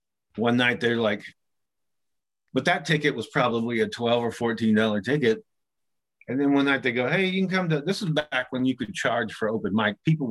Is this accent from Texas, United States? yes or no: yes; Pampa, Texas, United States; are you really from Pampa, Texas? And I'm like, yeah.